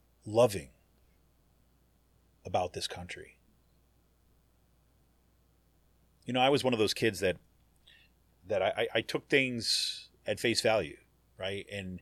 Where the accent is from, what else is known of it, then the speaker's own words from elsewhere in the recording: Utica, New York, United States; Anyways, but Utica, New York is an Italian town. That's my, you kno